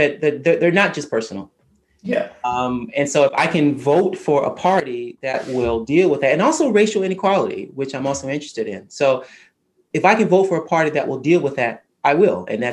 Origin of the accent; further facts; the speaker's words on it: American South, United States; So I'm culturally Christian. I grew up in the American South, and most Black people in American South are very religious.